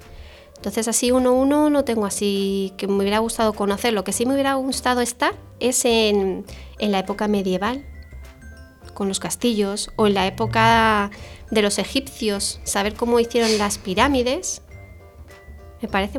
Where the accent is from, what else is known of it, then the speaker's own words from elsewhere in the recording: Yecla, Region of Murcia, Spain; siempre luego nos íbamos a Yecla, que está en Murcia, que es mi pueblo.